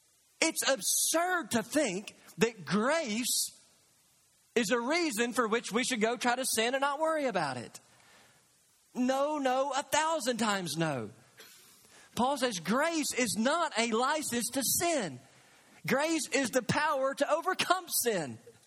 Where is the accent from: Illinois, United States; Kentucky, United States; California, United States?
Kentucky, United States; But I grew up in Katy's, Kentucky, and in the Katy's, Kentucky standard version of the Bible